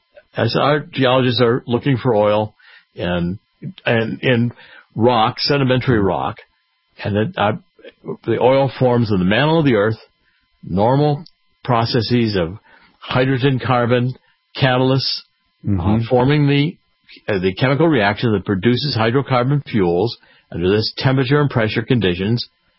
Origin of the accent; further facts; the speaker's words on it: Cleveland, Ohio, United States; I was raised in Cleveland. Well, Cleveland had a great natural history museum, and you go see these big dinosaurs